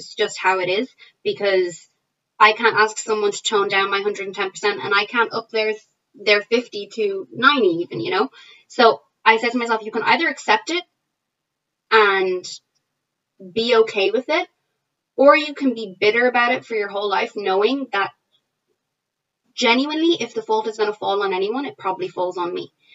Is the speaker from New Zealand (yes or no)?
no; Ireland; So I'm born and raised here in Ireland my whole life, so, you know, obviously I'm Irish, and then my parents are Egyptian, so I'm Egyptian.